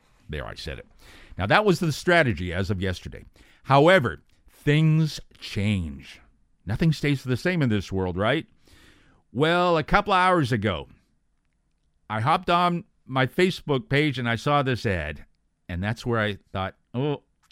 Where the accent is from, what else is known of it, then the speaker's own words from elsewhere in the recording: Boston, Massachusetts, United States; now in Toronto, Canada; Yeah, I'm from Boston, but I live in the Toronto area.